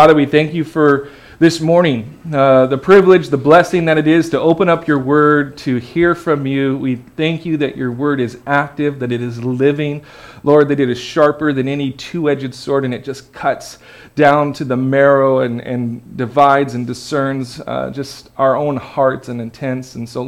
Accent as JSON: {"language": "English", "region": "California", "country": "United States", "tie": "born or raised there", "said": "I was raised in California, so it was a little bit like, whoa"}